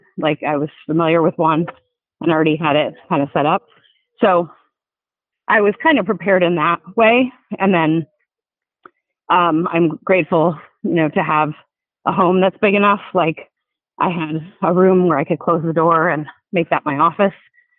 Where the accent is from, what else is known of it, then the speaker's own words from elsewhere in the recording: Northeast, United States; So I'm from the Northeast. And so, I like to visit with my family and two siblings and parents in the Northeast.